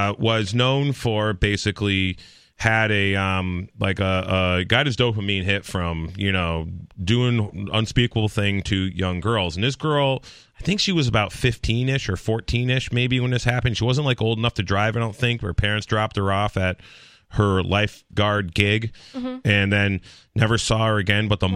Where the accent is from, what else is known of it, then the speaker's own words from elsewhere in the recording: Palmer, Massachusetts, United States; Yeah, I grew up in Palmer, Massachusetts, and right bordering town is Warren, Mass.